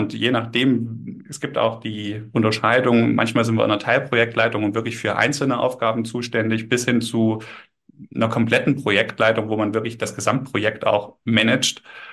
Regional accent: Saxony, Germany; born there; now in Wolfsburg, Germany; 33 Jahre alt, komme gebürtig aus dem Leipziger Land, bin seit 2016 auch hier bei der PEC angestellt

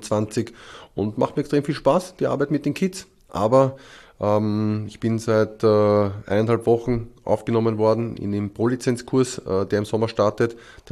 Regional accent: Gablitz, Lower Austria, Austria; also born or lived in Vienna; werde im Sommer 42, also ich bin der 82er Jahrgang, bin am 16. August 1982 in Wien geboren, in der Nähe von Wien aufgewachsen, in Gablitz.

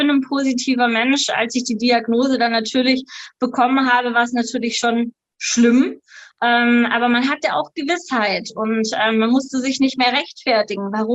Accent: Baden-Württemberg, Germany; now in Bavaria, Germany; bin 32 Jahre jung, komme vom wundervollen Bodensee, wohne jetzt auf der bayerischen Seite. Genau, bin geboren in Baden-Württemberg

